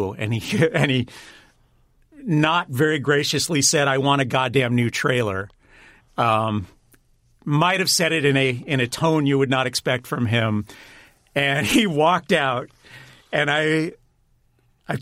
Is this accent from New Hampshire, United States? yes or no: no; Pasadena, California, United States; I'm from the wilds of Southern California.